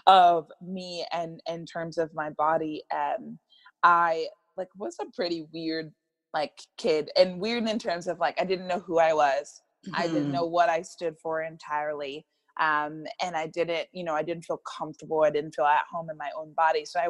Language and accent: English; California, United States; but we're from the Bay Area, so it's always cold, you know?